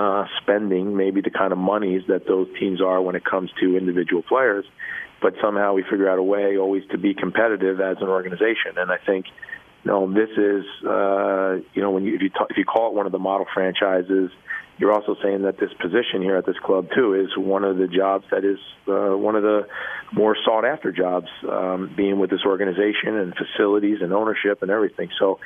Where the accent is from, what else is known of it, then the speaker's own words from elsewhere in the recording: New Jersey, United States; now in Kansas City, United States; I mean, look, I grew up in New Jersey, but living in Kansas City, there's nothing like it. I've been here for 18 years now.